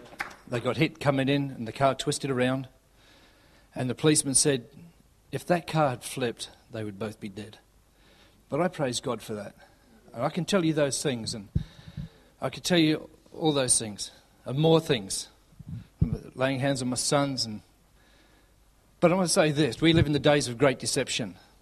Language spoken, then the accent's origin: English; Australia; Okay, well, I'm from Australia.